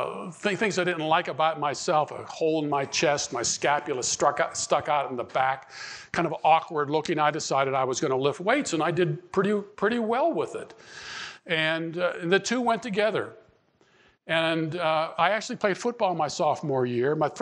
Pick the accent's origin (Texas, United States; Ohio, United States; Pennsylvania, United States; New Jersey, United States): Pennsylvania, United States; Pittsburgh; When I was raised Roman Catholic in the Pittsburgh, Pennsylvania area. My grandparents are originally from Italy.